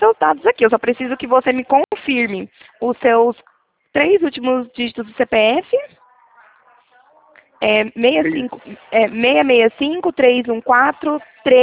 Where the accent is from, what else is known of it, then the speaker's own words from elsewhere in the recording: Minas Gerais, Brazil; now in São Paulo, Brazil; Sou mineira, mineira e aqui em São Paulo.